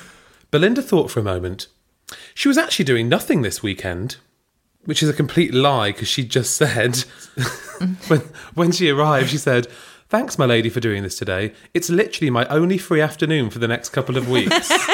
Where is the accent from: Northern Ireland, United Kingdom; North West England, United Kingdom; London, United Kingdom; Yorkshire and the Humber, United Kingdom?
North West England, United Kingdom; Manchester; I am from Manchester.